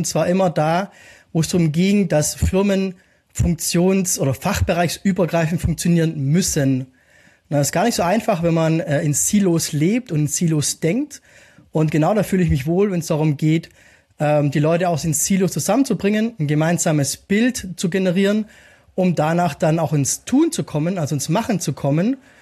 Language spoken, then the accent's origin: German; Baden-Württemberg, Germany; wie man am Nachnamen schon hört, bin ich ein Schwabe, bin Teilzeit-Weingärtner und Gründer meiner Organisationsberatung Strukturpartner und ich wohne mit meiner Family hier im schönen Fellbach bei Stuttgart.